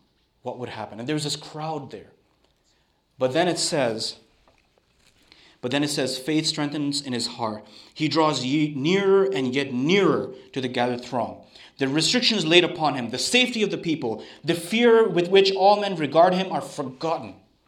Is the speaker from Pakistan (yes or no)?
yes; Pakistan; also born or lived in Sri Lanka; I grew up in Pakistan, and I was born in Sri Lanka, and I've been to India once when I was three.